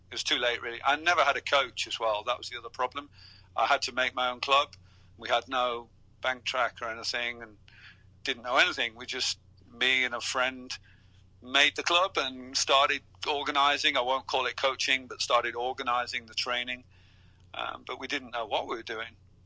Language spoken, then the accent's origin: English; England, United Kingdom; now in Denmark; Yeah, I live in Denmark, but I'm British. I'm from the UK, a couple of hours outside London. But I've been living in Denmark for quite a few years now.